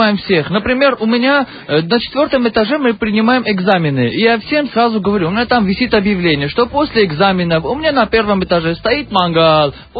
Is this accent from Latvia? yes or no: yes; Latgale, Latvia; Например, я воспитывался в Латгалии. А так как я воспитывался в Латгалии, у меня есть маленький такой скромный акцент.